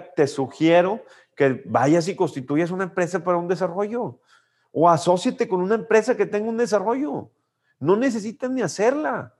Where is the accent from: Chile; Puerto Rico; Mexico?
Mexico; Morelia, Michoacán; Soy de Morelia. Pues en Morelia creo que hay grandes oportunidades.